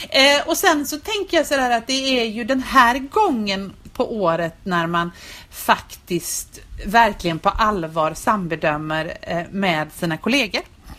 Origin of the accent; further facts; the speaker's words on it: Gothenburg, Västra Götaland County, Sweden; Men eftersom vi är göteborgare och eftersom vi är lärare så gör vi ju inte så